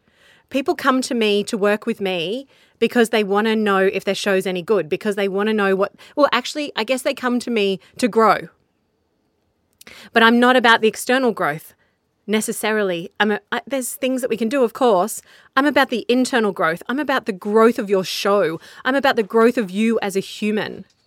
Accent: Australia; that session actually really triggered so much for me as an Australian podcaster

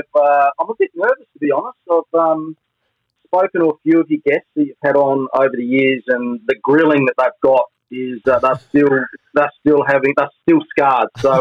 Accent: South Australia, Australia; we grew up in the Barossa Valley, or I grew up in the Barossa Valley, I should say, and then we moved back down to town when I sort of started high school.

